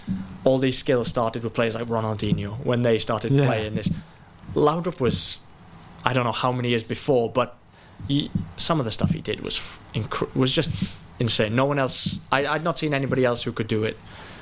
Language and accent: English; Swansea, Wales, United Kingdom; Look, I was from Swansea, is a one club city.